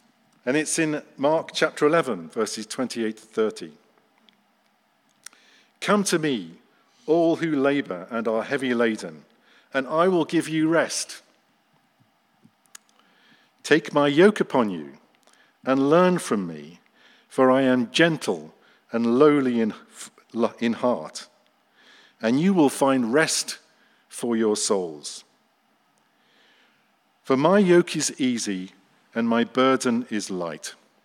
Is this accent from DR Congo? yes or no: no; England, United Kingdom; because I am English after all.